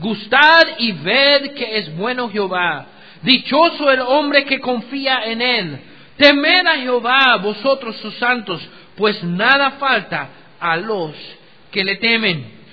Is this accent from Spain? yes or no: no; United States; Spanish is a second language; aún ahí en los Estados Unidos, en mi país, hay muchas libertades que poco a poco están siendo amenazadas